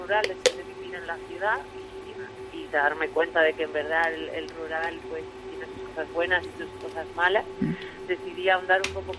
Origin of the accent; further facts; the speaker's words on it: Argentina; al final yo soy argentina y al final lo mezclé.